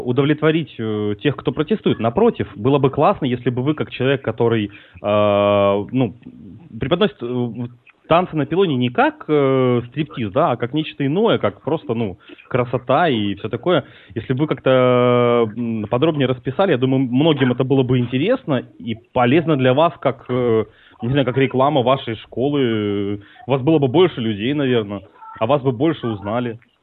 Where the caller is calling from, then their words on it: Russia; Да, я из России, но, тем не менее, я вот вам звоню